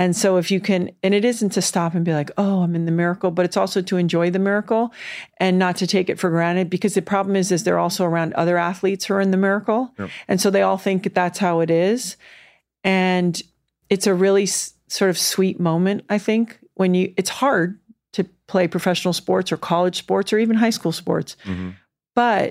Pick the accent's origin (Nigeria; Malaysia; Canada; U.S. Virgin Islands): U.S. Virgin Islands; now in Kauai, United States; I grew up in the Virgin Islands, which is great. I live on Kauai part-time, which is pretty spectacular.